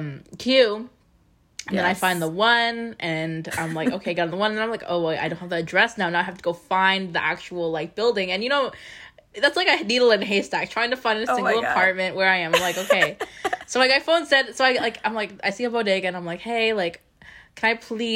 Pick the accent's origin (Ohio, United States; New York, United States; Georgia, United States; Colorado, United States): New York, United States; because I am a New Yorker. I can still pull that.